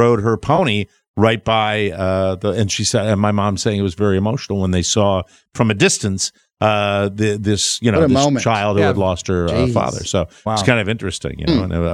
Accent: Connecticut, United States; I was raised in Connecticut, and it was right next door to Rhode Island.

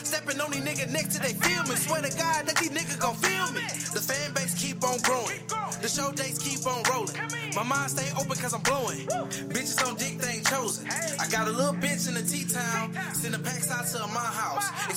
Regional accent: Houston, Texas, United States; I'm from the Southwest side of Houston, Texas.

